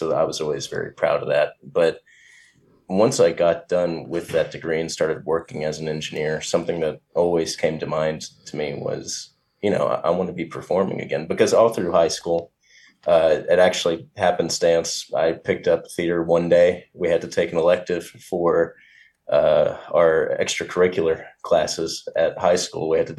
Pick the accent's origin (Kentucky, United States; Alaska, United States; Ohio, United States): Kentucky, United States; Berea; I'm from Berea, Kentucky, originally, which is a very nice small town in Kentucky, sort of close to Lexington